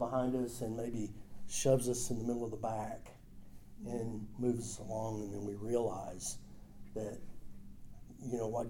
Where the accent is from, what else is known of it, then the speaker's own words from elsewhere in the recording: Longview, Texas, United States; now in Midland, United States; Ended up in Midland, Texas. I grew up in Longview.